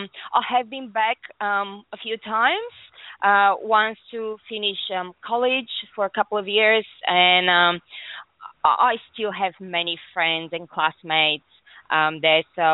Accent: Bulgaria; I was born in Bulgaria. When I was growing up, we were a communist state under the Russian rule.

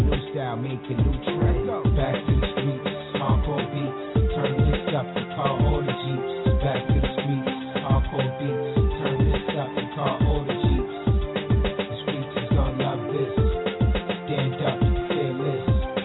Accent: Bronx, New York, United States; I'm from the Bronx where hip-hop started. And I love hip-hop.

